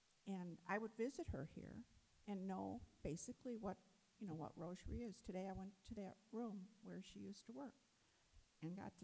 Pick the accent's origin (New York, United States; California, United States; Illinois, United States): Illinois, United States; River Forest; I grew up in River Forest. I went to St. Luke's School, which is in River Forest.